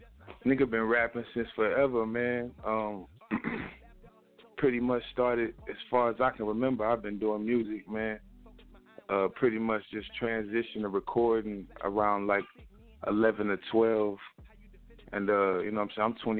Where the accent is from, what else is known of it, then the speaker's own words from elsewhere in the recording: Houston, Texas, United States; I'm from Houston, man. I'm from H-Town, man. H-Town, Texas, man.